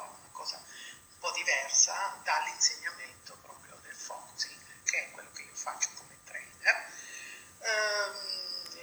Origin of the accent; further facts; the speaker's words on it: Turin, Piedmont, Italy; io sono di Torino